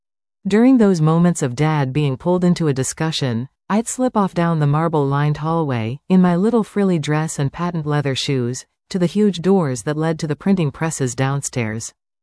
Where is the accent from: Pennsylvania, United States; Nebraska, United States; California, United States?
California, United States; Fontana; was a little girl growing up in Fontana, California, I was so proud to share, my daddy is a newspaper man, with anyone who would listen.